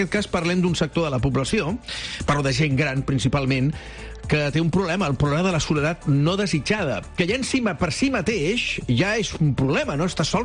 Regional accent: Catalonia, Spain; Jo sóc català

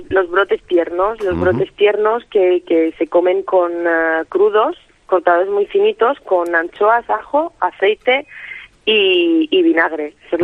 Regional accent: Spain; Yo vengo de España, es algo que me llevaré siempre dentro, vaya donde vaya.

